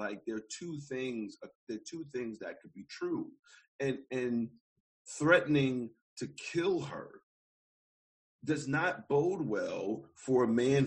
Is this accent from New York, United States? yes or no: yes; Brooklyn, New York, United States; I'm 43. I'm from Brooklyn, and I don't know.